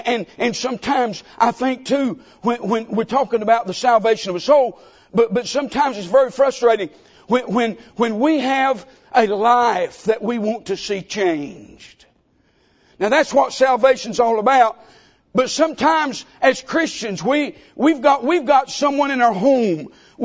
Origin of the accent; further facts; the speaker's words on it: North Carolina, United States; accent: southern twang; Now, the pastor introduced me and said I was from North Carolina, so my paraphrasing has a hillbilly twist with a southern twang.